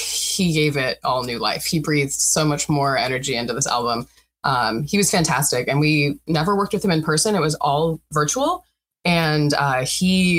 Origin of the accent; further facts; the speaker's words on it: Detroit, Michigan, United States; now in Portland, United States; I came from the Midwest, from like the Detroit area, and I came from there thinking like that's like where rock is.